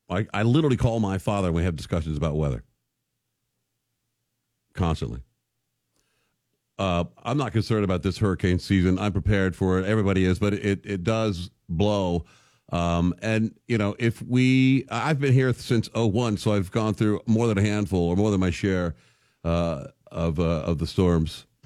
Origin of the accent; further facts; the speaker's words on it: Dallas, Texas, United States; I'm from Dallas, Texas. We've plenty of that's tornado country as well.